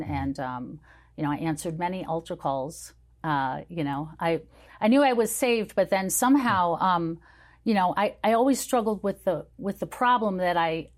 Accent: Illinois, United States; also born or lived in Italy; I was born in Pozzuoli, me and Sophia Loren, and and I grew up there for 2.5 years, and then we moved back to the States. So we lived outside of Great Lakes.

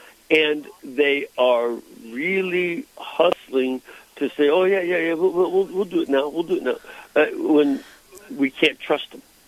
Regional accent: Chicago, Illinois, United States; I'm from Chicago, and we had suspicions of dishonesty.

